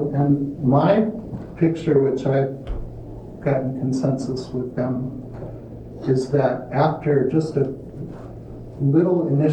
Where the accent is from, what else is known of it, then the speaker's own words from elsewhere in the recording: Minnesota, United States; So, I grew up in Minnesota in a Lutheran home, came of age during the Vietnam War, was very much active in the anti-war movement in college at St. Olaf College